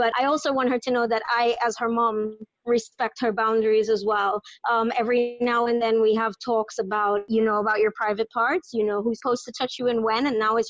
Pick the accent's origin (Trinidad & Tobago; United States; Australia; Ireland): Trinidad & Tobago; I'm from Trinidad, but I didn't actually grow up here. So I've been back home for a decade now